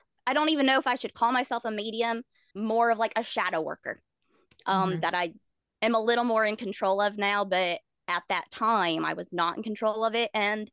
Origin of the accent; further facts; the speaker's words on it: Bible Belt, United States; Oh yeah, I grew up in the Bible Belt.